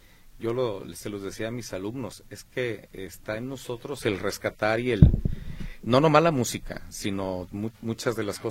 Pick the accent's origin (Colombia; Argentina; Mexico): Mexico; Creo que nos olvidamos de que somos mexicanos todo el año.